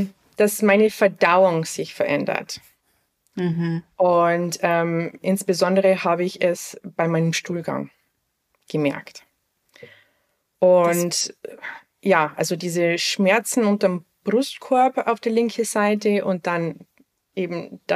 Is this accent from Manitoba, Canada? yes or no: no; Montreal, Quebec, Canada; Also ich war zwischen München und Montreal sehr viel. Also das weißt du, ich bin ja ursprünglich aus Montreal und fliege ja immer sehr viel hin und her, immer noch.